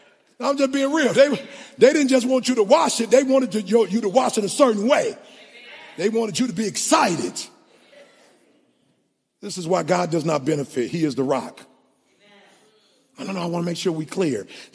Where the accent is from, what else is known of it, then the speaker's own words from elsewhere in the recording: Detroit, Michigan, United States; I grew up in Detroit and people breaking your stuff and people. And I raised you. I taught you the streets of Detroit's law